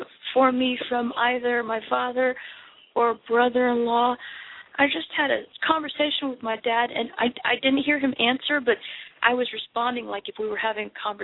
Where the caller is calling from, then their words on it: Florida, United States; I'm calling from Florida.